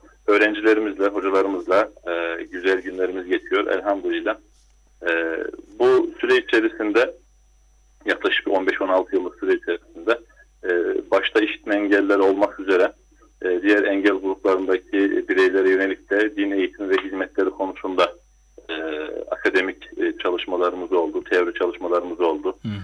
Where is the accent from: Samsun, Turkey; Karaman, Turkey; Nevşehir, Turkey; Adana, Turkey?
Karaman, Turkey; born there; 1980 Karaman doğumluyum.